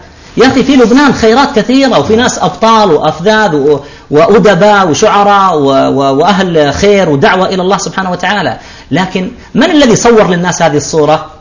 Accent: Saudi Arabia; وجيزان مدينة عزيزة عندنا في السعودية

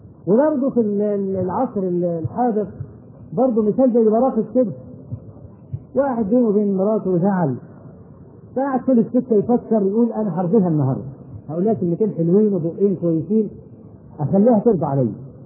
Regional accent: Egypt; ودرج عندنا في مصر هنا

